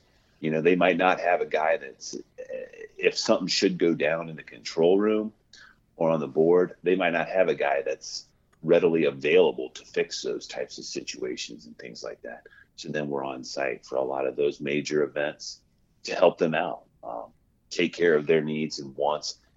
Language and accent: English; Ohio, United States; Well, I grew up in the Midwest, Ohio, cheering for the Bengals and the Reds.